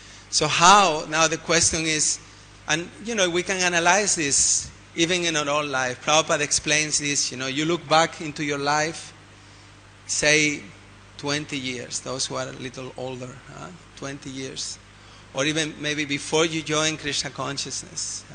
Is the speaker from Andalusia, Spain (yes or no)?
yes; Andalusia, Spain; You know, I'm from South Spain, you know.